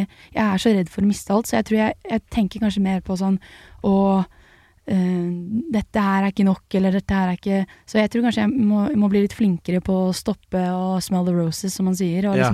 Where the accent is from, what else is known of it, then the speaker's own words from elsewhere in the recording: Horten, Vestfold, Norway; Jeg synes det jeg er veldig takknemlig for at jeg vokste opp I Horten.